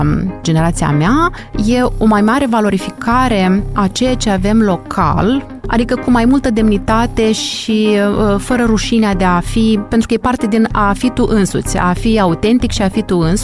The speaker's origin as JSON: {"language": "Romanian", "country": "Moldova", "said": "sunt din Republica Moldova, că sunt basarabian și am un accent nu știu cum când vorbesc cu cei de la București sau de la Cluj. Accentul meu e minunat cum este."}